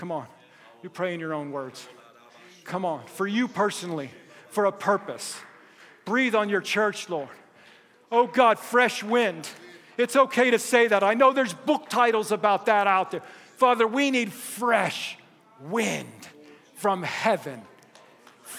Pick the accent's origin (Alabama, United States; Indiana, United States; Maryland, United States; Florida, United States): Florida, United States; I'm from Florida. I've seen many storms.